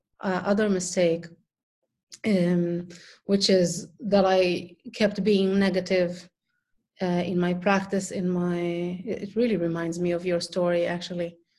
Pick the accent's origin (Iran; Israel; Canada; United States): Israel; English is a second language; moved away as an adult; now in Berlin, Germany; I came from Israel to Berlin, found a very good teacher, and started working with her.